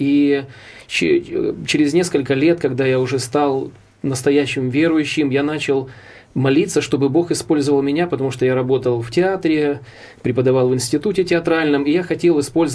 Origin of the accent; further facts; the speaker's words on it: Russia; Ukrainian is a second language; бо я сам росіянин, народився в Росії, дружина українка. І, можливо, щоб скоротити час, бо моя українська недосконала, перейду на російську мову.